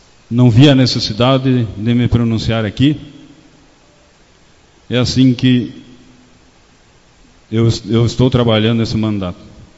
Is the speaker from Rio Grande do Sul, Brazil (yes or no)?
yes; Pinhal Grande, Rio Grande do Sul, Brazil; estou com 56 anos, nasci e me criei em Pinhal Grande.